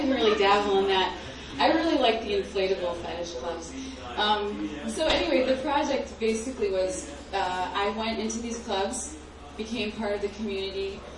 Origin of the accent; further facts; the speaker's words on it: Crete, Illinois, United States; I'm from Crete, Illinois. There's not a Greek in that town, but it's, you know, in the middle of... I married one. Okay. It's a little farm town.